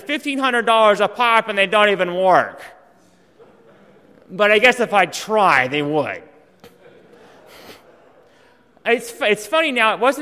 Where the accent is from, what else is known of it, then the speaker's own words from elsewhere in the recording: Halifax, Nova Scotia, Canada; born there; I was born in Halifax, Nova Scotia in 1975, in February 2. I am a U.S. citizen, though. Two of my parents were U.S. citizens, so I'm Canadian-American, technically.